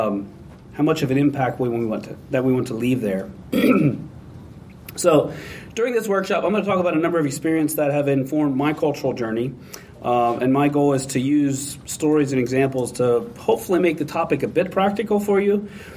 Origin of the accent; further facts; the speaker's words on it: United States; because I'm an American, right?